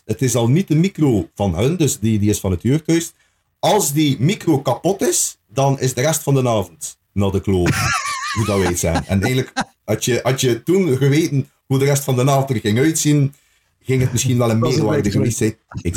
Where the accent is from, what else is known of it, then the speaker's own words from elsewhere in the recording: West Flanders, Belgium; ik ben zelf West-Vlaming. En West-Vlaanderen, dat is een beetje het Friesland van België. Weet wel, wij hebben ons eigen taaltje, we hebben ons dialect